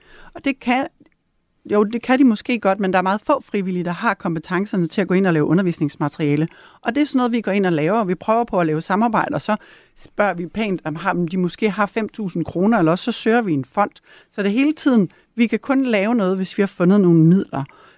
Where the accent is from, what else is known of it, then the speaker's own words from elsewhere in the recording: Jutland, Denmark; Jeg er fra Jylland